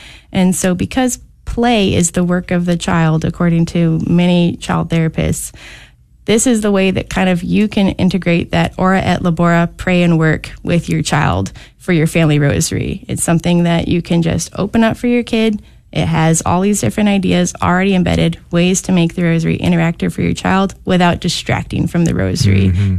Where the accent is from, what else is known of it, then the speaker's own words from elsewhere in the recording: Bible Belt, United States; as I was kind of in middle school and early high school, growing up in the Bible Belt, I was very challenged about Mary and about my Catholic faith